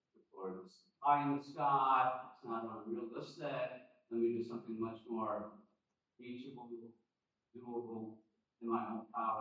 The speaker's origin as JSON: {"language": "English", "country": "South Korea", "said": "I'm fresh from Korea."}